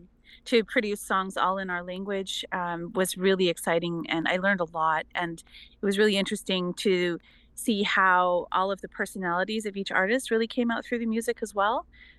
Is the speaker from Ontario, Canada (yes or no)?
no; British Columbia, Canada; I'm an artist on the album. I'm from the Nuhalk and Suquep Nations, and a language learner in my community